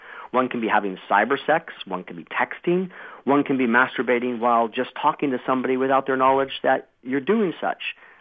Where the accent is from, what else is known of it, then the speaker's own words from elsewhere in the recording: United States; now in England, United Kingdom; So although I'm American, I'm actually in England right now.